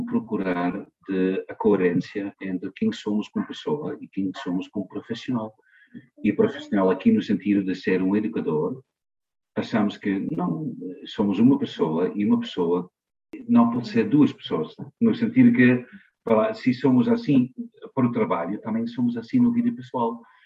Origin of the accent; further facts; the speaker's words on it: Belgium; Portuguese is a second language; now in Portugal; Eu nasci na Bélgica e cresci lá também. Já estou cá há mais que 20 anos, mas, entretanto, a minha juventude foi lá.